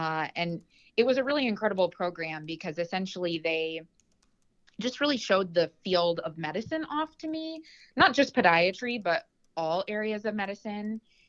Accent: Albuquerque, New Mexico, United States; But I really say that I grew up and I'm really from Albuquerque, New Mexico.

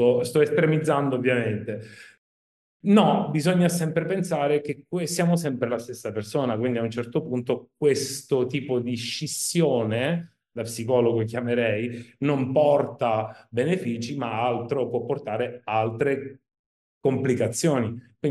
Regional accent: Syracuse, Sicily, Italy; also born or lived in France; Io ho una mamma francese, un padre italiano, quindi sono nato in Francia, e poi sono cresciuto a Siracusa, in Sicilia.

